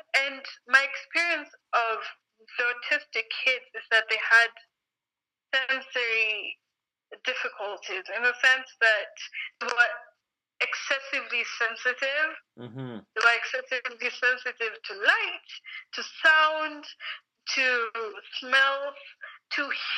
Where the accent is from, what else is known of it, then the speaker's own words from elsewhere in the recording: Nairobi, Kenya; I was born in Africa, in Nairobi, Kenya.